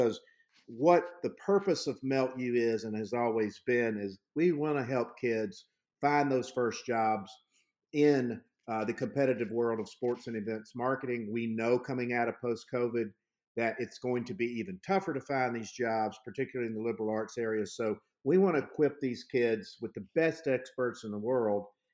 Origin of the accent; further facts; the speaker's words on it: Mobile, Alabama, United States; I grew up near Mobile, spent many, many Saturday nights going to Tiger Stadium and watching the Bengal Tigers.